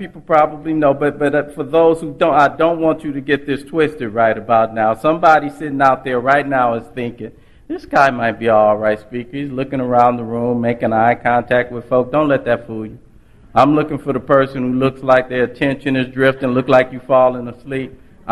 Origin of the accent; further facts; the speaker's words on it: Los Angeles, California, United States; I come from South Central L.A. The time I grew up, we just called it Watts. You know, I come from a rather large family, you know, and we didn't have a lot. We stayed in a two-bedroom apartment, and I have five brothers.